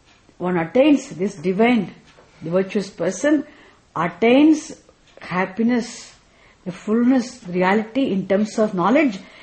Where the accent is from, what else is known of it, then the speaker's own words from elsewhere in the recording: India; See, before I came from India